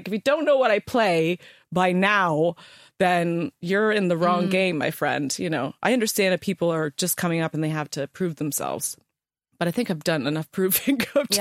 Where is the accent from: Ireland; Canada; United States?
Canada; now in England, United Kingdom; I think it's because I'm Canadian.